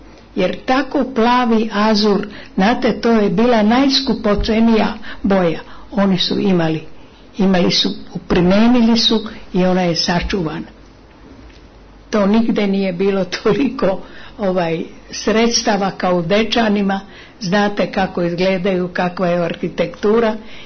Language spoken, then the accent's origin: Serbian; Serbia; Kod nas u Srbiji ni ne zna se gdje je bila katedrala